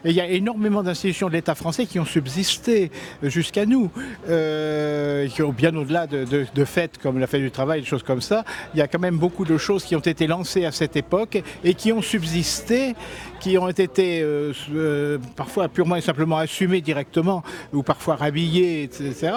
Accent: Nantes, Pays de la Loire, France; Je viens de Nantes.

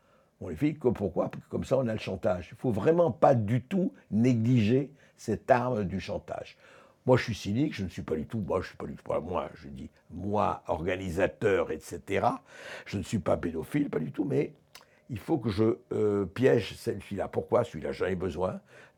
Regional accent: Paris, Île-de-France, France; parce que moi je suis parisien aussi, je vois.

